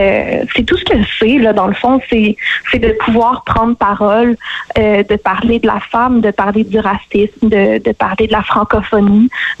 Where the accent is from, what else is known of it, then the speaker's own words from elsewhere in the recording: Ontario, Canada; Moi, en tant que franco-ontarienne, c'était semblable à des accents que j'avais déjà entendus dans la région